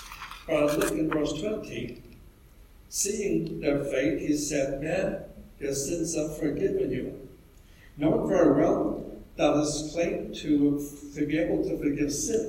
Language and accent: English; Texas, United States; As you can tell from my accent, I come from Texas.